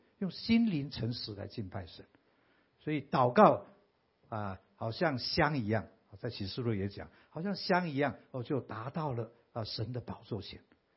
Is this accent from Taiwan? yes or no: yes; Taiwan; 我们台湾人的一些民情